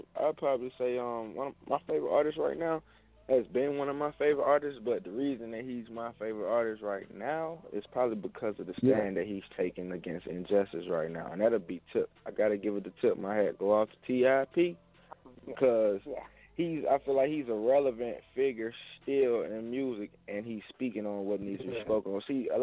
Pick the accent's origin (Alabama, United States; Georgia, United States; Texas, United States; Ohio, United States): Alabama, United States; Tuskegee; now in Baltimore, United States; I'm from Tuskegee, Alabama. We got anybody representing the 4-6 out there listening? I recently relocated though. I'm not in Alabama right now anymore. I'm in the DMV now